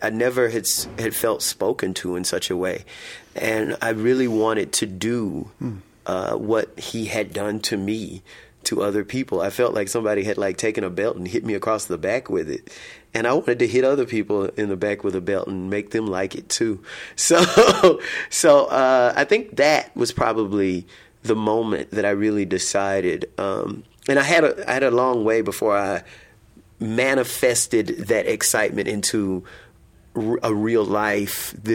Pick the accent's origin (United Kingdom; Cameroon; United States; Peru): United States; Shreveport, Louisiana; also born or lived in New Orleans; In Shreveport, Louisiana, where I was born and raised. I love to tell people I was raised in Shreveport and I grew up in New Orleans.